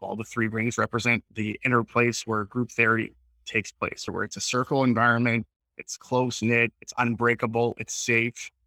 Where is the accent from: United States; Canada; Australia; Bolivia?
Canada; because I'm a proud Canadian and we are a Canadian company